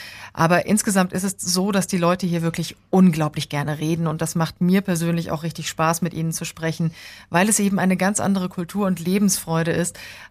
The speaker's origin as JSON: {"language": "German", "country": "Germany", "moved": "as an adult", "lives_now": "Johannesburg, South Africa", "said": "da muss man sich dran gewöhnen, wenn man als Deutscher dann hierher zieht"}